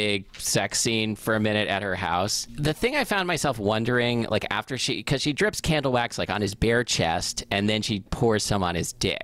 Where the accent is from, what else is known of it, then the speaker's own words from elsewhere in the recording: Portland, Oregon, United States; And this one wasn't really a lesson to me because I grew up in Portland and everyone in Portland knows this, obviously.